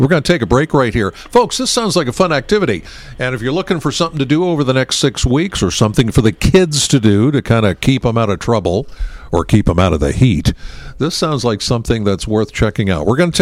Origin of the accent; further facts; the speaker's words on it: Penns Valley, Pennsylvania, United States; I'm from Penns Valley. I'm from the other direction.